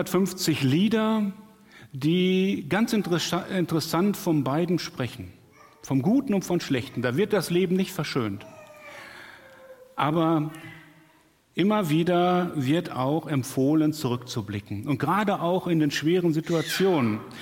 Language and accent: German; Hamm, North Rhine-Westphalia, Germany; in meiner Kindheit in Hamm in Westfalen, da haben wir im Vorort Herringen gewohnt